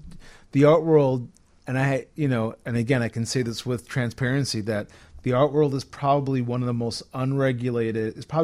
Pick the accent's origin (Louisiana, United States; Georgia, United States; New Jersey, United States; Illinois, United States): Illinois, United States; Chicago; I grew up in Brighton Park in Chicago